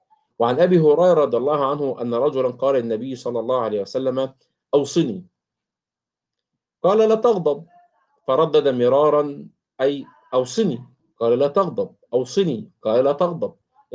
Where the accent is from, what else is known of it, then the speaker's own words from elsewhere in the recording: Egypt; مثل مهنة نسميها عندنا في مصر العربجي